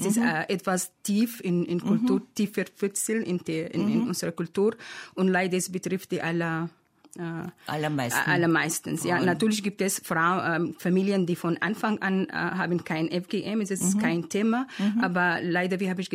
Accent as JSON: {"language": "German", "country": "Sudan", "second_language": "German", "said": "Ja, ich komme aus dem Sudan"}